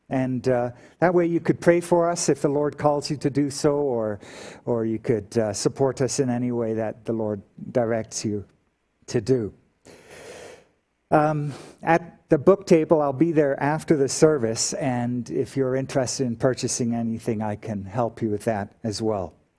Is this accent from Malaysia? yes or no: no; Canada; And as I grew up in Canada in my teens and 20s, and then married an American.